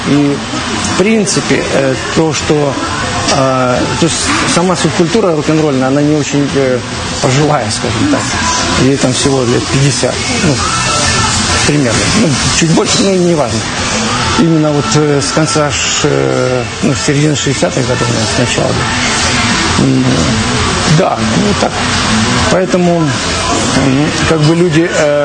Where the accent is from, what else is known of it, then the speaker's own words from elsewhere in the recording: Ukraine; мы простые ребята, как говорится, с соседнего двора, с соседней страны, даже я там с Украины.